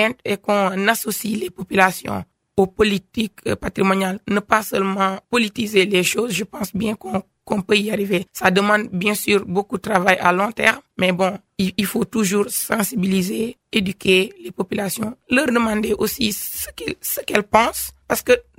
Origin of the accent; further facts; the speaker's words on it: Senegal; Alors que je suis même originaire de cette zone du Saloum.